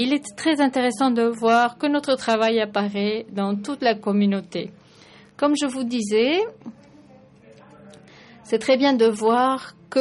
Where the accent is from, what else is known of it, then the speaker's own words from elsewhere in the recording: Kenya; Je suis boursier. Je viens du Kenya.